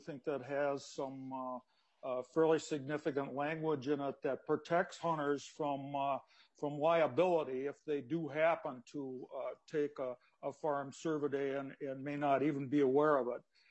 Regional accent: Baxter, Minnesota, United States; I'm from Baxter, Minnesota.

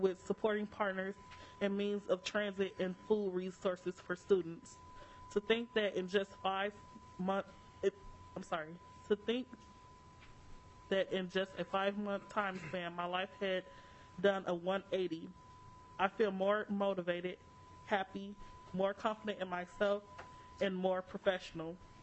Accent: Chicago, Illinois, United States; now in Minnesota, United States; I'm originally from Chicago, and when I first came here, I had only been here for about 4 or 5 months

